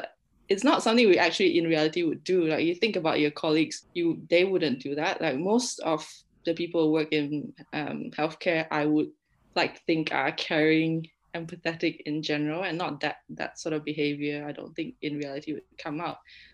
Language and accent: English; Kuching, Sarawak, Malaysia; And I think growing up in Kuching, don't think anyone really talked about mental health at any point when we were growing up.